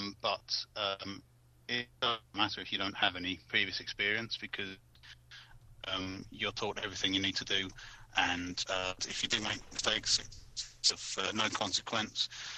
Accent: South West England, United Kingdom; I'm from Wiltshire and I am on the domestic electrical installer.

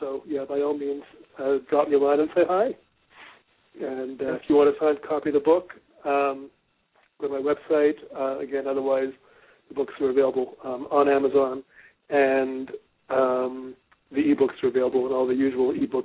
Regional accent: Montreal, Quebec, Canada; I'm from Montreal.

